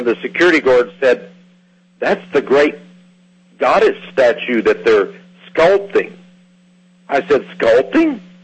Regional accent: Austin, Texas, United States; And I told him my name, and I'm from Austin, Texas, and I'm a writer

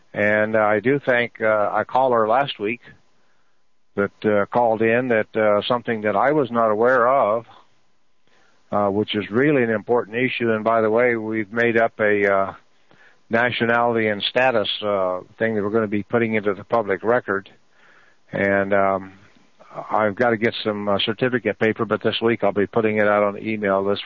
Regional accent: Kansas, United States; like I'm a Kansan. Which means my native country, my nationality, is I'm from Kansas.

